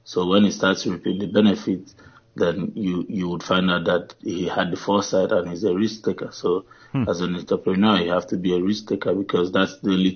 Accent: Nigeria; I would obviously I'll be biased by making preference to us being Nigerians and how we like to pursue situations

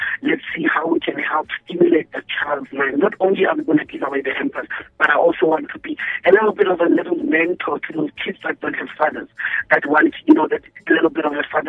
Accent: Randfontein, Gauteng, South Africa; I was born and raised in Mohaking Randfontein, stayed in Tembisa, stayed in Mshuzi, Middleburg. I went to school at Palma Senior Secondary School

